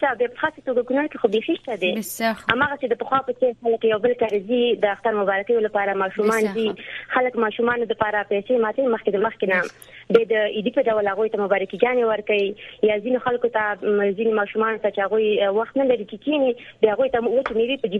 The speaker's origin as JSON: {"language": "Pashto", "region": "Kunar", "country": "Afghanistan", "said": "زه د افغانستان نه یم د کونړ ولایت څخه."}